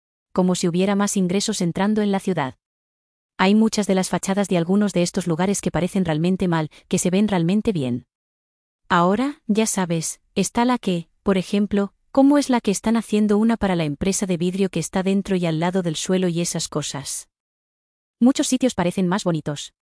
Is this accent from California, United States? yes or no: yes; La Puente, California, United States; born there; Nací aquí en La Puente, hace 79,5 años, y solo he vivido en 2 lugares diferentes